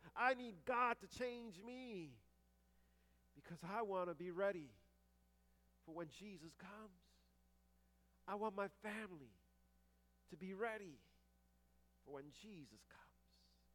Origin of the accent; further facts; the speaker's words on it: East Massapequa, New York, United States; I grew up in East Massapequa, Long Island, New York.